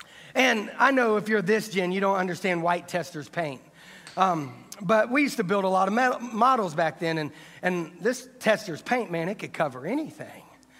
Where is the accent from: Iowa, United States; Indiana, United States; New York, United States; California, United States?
Indiana, United States; Indianapolis; You see, I grew up in Indianapolis, right next to the Indianapolis Motor Speedway.